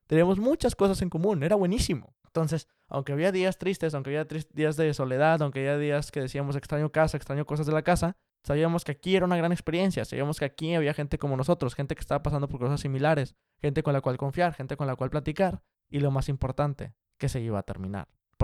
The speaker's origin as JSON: {"language": "Spanish", "country": "Mexico", "lives_now": "Seattle, United States", "said": "somos mexicanos en Seattle, tenemos el internship de Microsoft."}